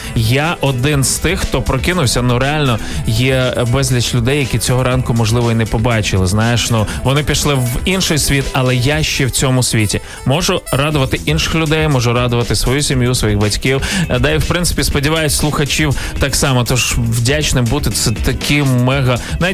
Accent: Ivankiv, Kyiv Oblast, Ukraine; Ну, я з Іванкова.

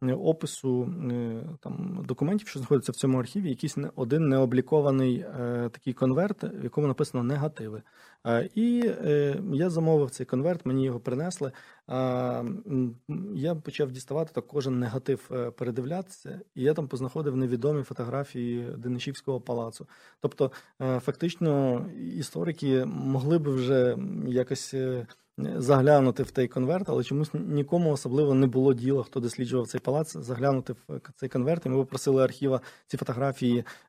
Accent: Zhytomyr Oblast, Ukraine; Враховуючи, що я сам з Житомирської області

